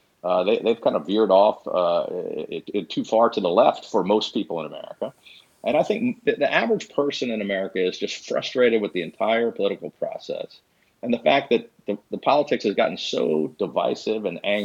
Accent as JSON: {"language": "English", "region": "Maryland", "country": "United States", "tie": "born or raised there", "said": "I grew up in Prince George's County as a lifelong fan of the team."}